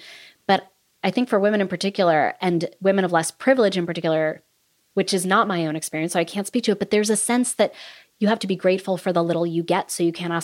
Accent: New York, United States; And I had gone to school in Massachusetts. I grew up in New York.

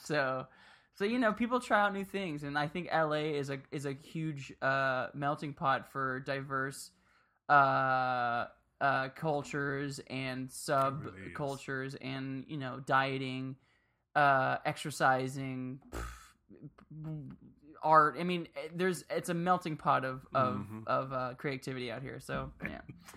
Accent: Miami, Florida, United States; Because I grew up in Miami, so on the weekends we'd go out.

